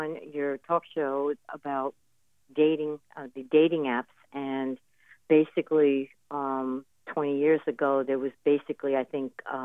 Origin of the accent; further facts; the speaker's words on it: New York, United States; Well, originally I'm from New York.